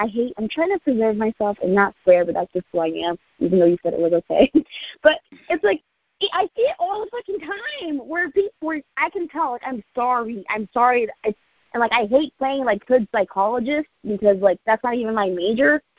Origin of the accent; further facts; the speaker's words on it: Springfield, United States; But I'm from Springfield.